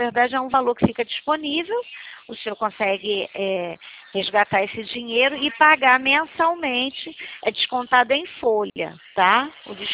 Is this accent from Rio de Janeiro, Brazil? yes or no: yes; Rio de Janeiro, Brazil; carioca, sou carioca